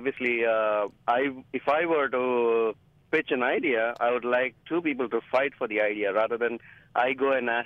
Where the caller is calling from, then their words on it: Fremont, California, United States; from Fremont.